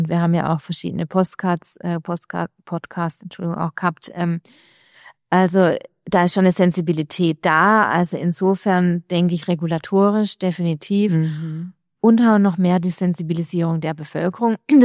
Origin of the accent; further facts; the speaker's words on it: Baden-Württemberg, Germany; now in Innsbruck, Austria; ich komme ja aus Baden-Württemberg.